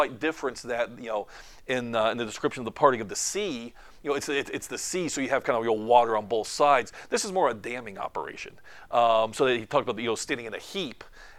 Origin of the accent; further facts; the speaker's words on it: Florida, United States; moved away; One of the things I had to get used to when I moved to Texas, I come from Florida, okay? And I come from like Central Florida.